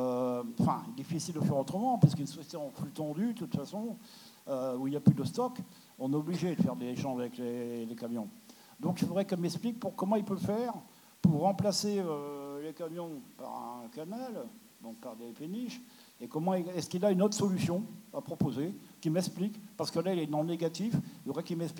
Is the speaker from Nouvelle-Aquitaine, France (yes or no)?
no; Péronne, Hauts-de-France, France; Alors, je suis de Péronne. J'ai 70 balais.